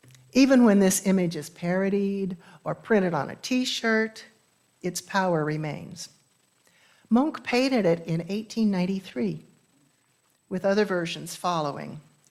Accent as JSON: {"language": "English", "country": "United States", "accent": "American", "said": "but I will use the pronunciation I learned in school. It's easier for my American accent."}